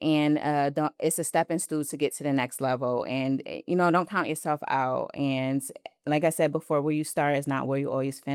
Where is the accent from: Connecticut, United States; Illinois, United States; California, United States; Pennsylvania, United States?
Connecticut, United States; I'm from Connecticut, predominantly white, obviously.